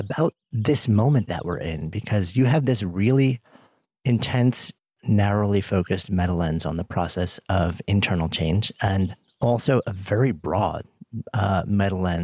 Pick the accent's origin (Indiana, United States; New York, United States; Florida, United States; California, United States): New York, United States; New York City; me post 9/11 in New York City, being a New Yorker